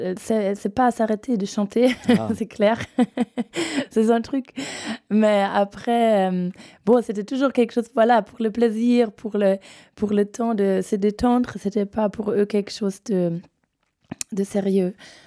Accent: Munich, Bavaria, Germany; French is a second language; now in Paris, France; Je suis bavaroise de Munich.

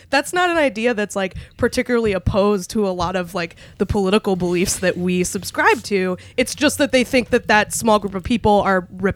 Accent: New Hampshire, United States; I think like growing up in New Hampshire, like the main... the central political issue is like personal autonomy

